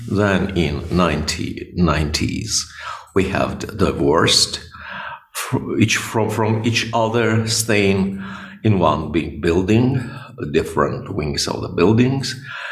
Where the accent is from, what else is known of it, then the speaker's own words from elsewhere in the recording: Kyiv, Ukraine; I'm from Kyiv.